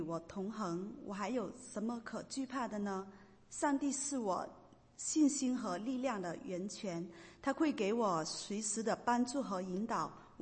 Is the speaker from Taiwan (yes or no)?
no; Guangzhou, Guangdong, China; moved away as an adult; now in Seattle, United States; 我来自广东广州。在2016年的圣诞节前夕呢，接着随洗礼成为了一名基督徒。我是今年来到这个西雅图